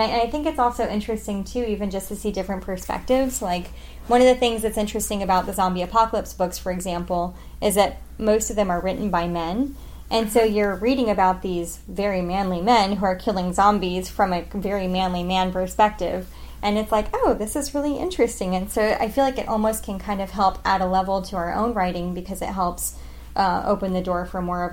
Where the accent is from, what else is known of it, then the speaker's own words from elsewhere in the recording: Germany; I grew up in Germany. I spent 12 years there.